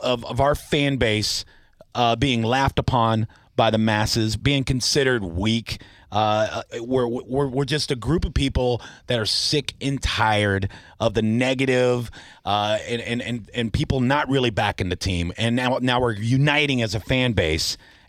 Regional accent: Tampa, Florida, United States; because you and I, born and raised in Tampa, you and I, season ticket holders forever

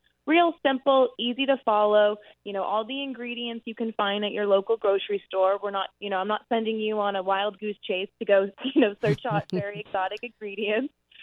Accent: California, United States; I grew up in California, and, Sunday was like, the day you make, your four-hour sauce, your meatballs, brajol.

